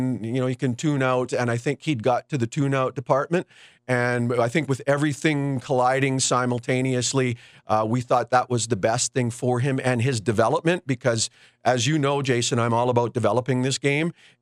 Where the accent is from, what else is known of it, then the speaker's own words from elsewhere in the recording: Winnipeg, Manitoba, Canada; I grew up in Winnipeg.